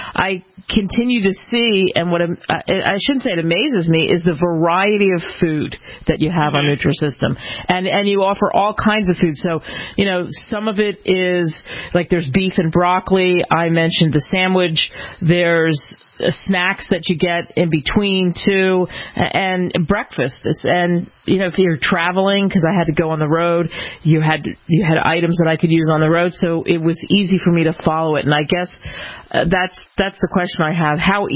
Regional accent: Philadelphia, Pennsylvania, United States; I'm from Philly, so they have this Philly cheesesteak sandwich.

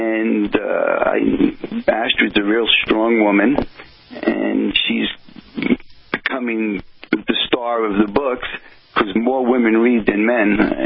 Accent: New Jersey, United States; accent: New Jersey; the computer's pretty accurate in picking up my New Jersey accent, which I'm sure you can hear.

